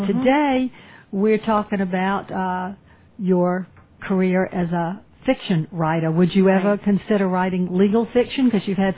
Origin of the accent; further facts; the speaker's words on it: Columbus, Georgia, United States; I'm from the South as well, but in the state of Georgia, from Columbus, and I do love all those idiomatic expressions myself.